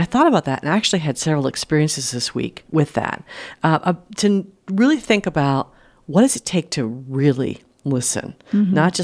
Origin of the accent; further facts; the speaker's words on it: East Coast, United States; And I'm from the East Coast, so I can beat that number. I can talk way faster than that, because that's what we did on the East Coast.